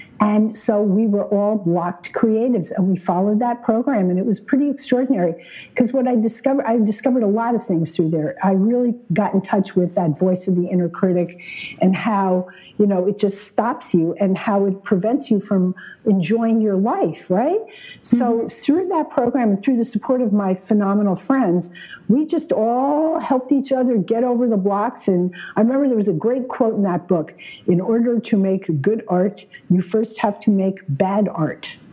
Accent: New Jersey, United States; So my parents switched me to a phenomenal teacher in our local town. I grew up in New Jersey.

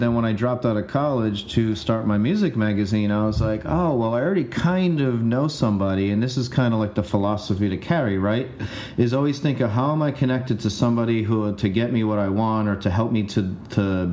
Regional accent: Providence, Rhode Island, United States; now no one knew … went to Brown University while I am from Providence.

